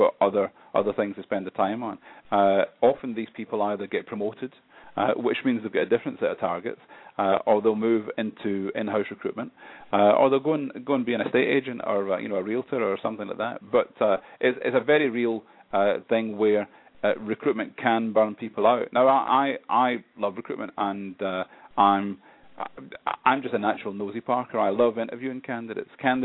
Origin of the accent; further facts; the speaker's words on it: Scotland, United Kingdom; I'm Scottish. I'm not big on the royal family.